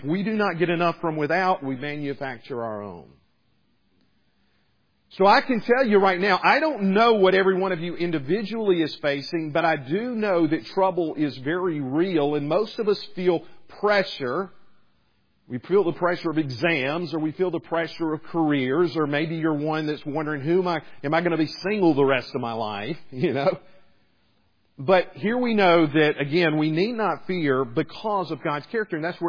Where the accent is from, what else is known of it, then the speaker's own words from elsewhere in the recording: South Carolina, United States; This was 160 years ago in my home state of South Carolina that the first shots were fired upon that fort there.